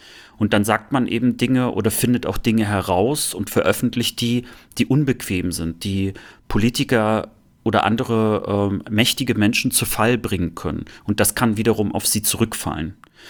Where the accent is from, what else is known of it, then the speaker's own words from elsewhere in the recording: Rostock, Mecklenburg-Vorpommern, Germany; Und bei uns in Rostock, in Lichtenhagen gegenüber, war das sogar so krass, dass das Gymnasium zwei Schülerzeitungen hatten.